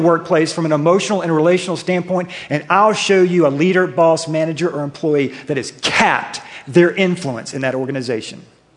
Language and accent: English; the South, United States; accent: southern; through my southern accent